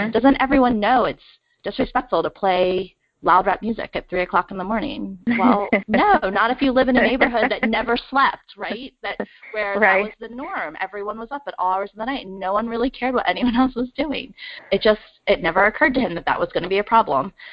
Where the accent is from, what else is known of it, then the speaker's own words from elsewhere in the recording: United States; just because I look Asian, but I was raised in America.